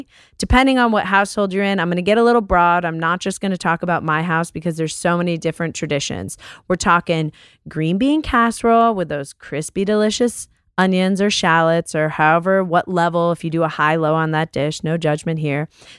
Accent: New York, United States; if you're at my house and growing up in New York, you have a roasted root veg, turnip, parsnip

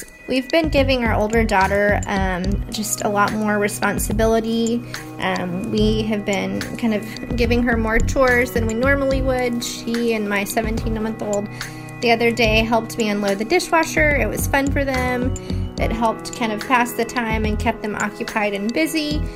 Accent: Austin, Texas, United States; Hi, Life Kit. … I'm from Austin, Texas.

